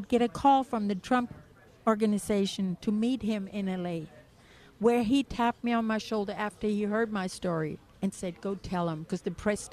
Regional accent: Germany; now in United States; I came from Germany. And guess what? I came through the front door the legal way.

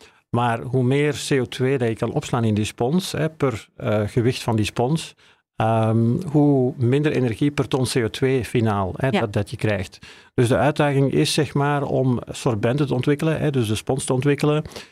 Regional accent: Belgium; now in Netherlands; Zoals je kan horen, kom ik uit België. Maar ik werk al 10 jaar hier in Nederland.

